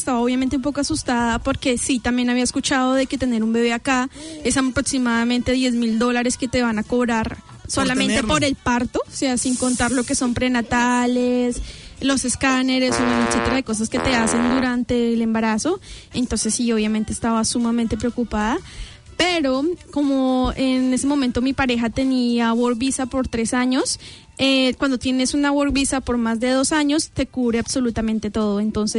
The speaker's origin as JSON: {"language": "Spanish", "country": "Colombia", "moved": "as an adult", "lives_now": "New Zealand", "said": "soy de Colombia."}